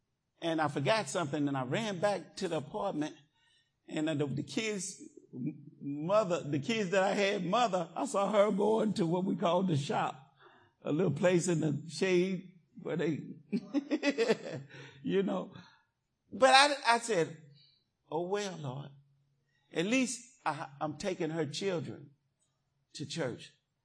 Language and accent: English; Oklahoma, United States; also born or lived in Denver / Tennessee / Colorado / North Carolina; I was raised in Oklahoma. But I went, the service took me all over to Denver and Tennessee and Colorado and North Carolina and all these places.